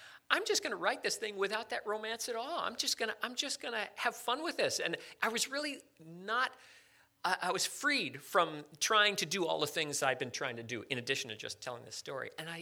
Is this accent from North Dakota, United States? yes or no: no; Connecticut, United States; I'm from Connecticut, so this was familiar.